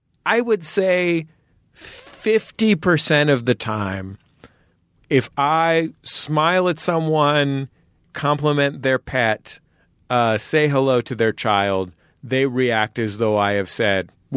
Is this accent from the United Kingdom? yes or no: yes; England, United Kingdom; which is what I call it because I'm a British nanny.